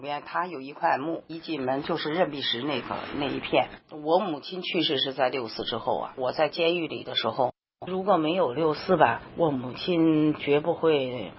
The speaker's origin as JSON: {"language": "Chinese", "region": "Chongqing", "country": "China", "tie": "born there", "said": "一个弟弟，我生在重庆"}